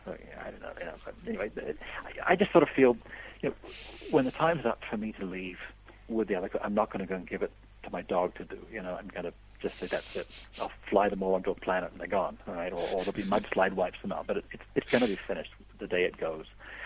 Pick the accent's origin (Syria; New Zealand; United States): New Zealand; When I was a kid and growing up in New Zealand, things were a little tight money-wise